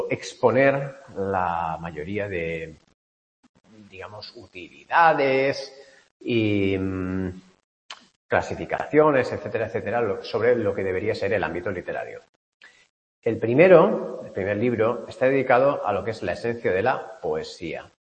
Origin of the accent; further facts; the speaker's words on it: Denia, Valencian Community, Spain; y de Denia tengo uno. Es decir, de donde soy yo tengo uno.